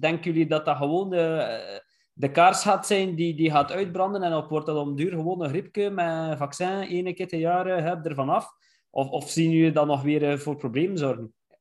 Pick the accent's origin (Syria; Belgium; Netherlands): Belgium; Ja, natuurlijk hebben wij dan als Belgen, inderdaad